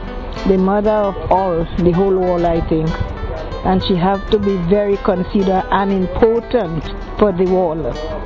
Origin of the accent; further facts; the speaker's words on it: Grenada; born there; English is a second language; I was born in Grenada, a little island named Grenada.